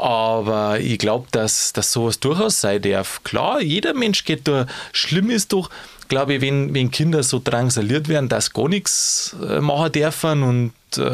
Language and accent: German; Bavaria, Germany; Zumindest bei uns in Bayern